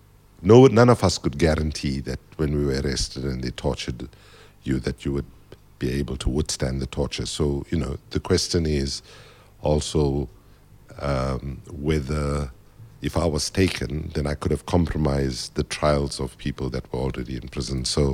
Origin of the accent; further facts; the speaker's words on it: South Africa; I went to Oxford as a South African and I came back from Oxford as an African